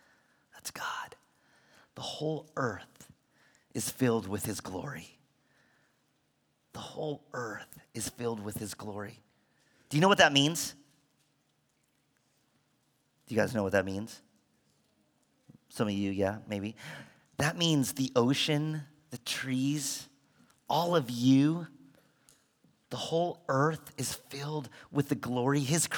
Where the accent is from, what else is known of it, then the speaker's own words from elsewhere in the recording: Bakersfield, California, United States; I grew up in Bakersfield. Grew up in a pretty normal family, and have an amazing family.